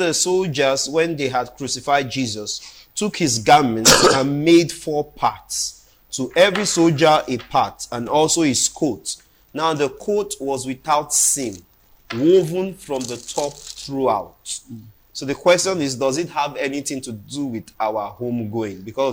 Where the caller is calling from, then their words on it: Doha, Qatar; Good evening, Pastor. I am asking from Doha, Qatar. I'm a minister in a church over here.